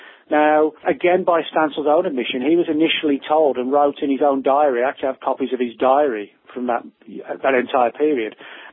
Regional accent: United Kingdom; where I grew up in Britain

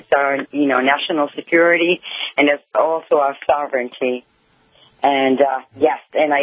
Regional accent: New Jersey, United States; born there; Yes, I was born in New Jersey, but I'm Puerto Rican descent. But I love Puerto Rico.

